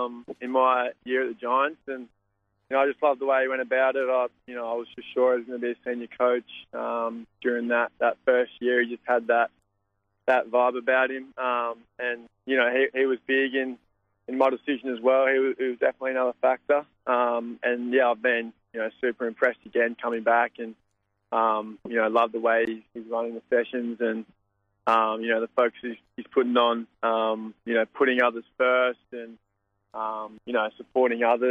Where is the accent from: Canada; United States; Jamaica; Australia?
Australia; South Australia; so I had no choice but to be back in my home state playing for, you know, a big club in South Australia